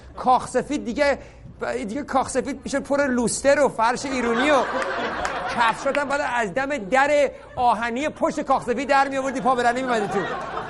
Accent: Iran; ما ایرانی هستیم

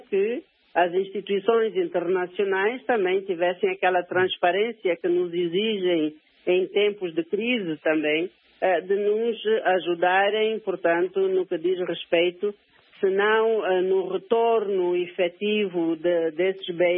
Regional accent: Angola

